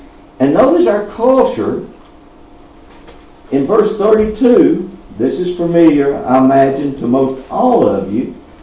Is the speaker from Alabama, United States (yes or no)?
yes; Alabama, United States; now in Moscow, United States; So I'm from Alabama, I'm from the South, and homosexuality is still this way down there.